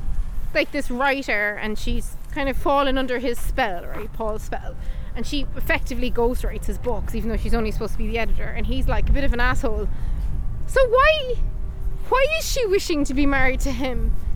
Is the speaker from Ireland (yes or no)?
yes; Ireland; as an Irish viewer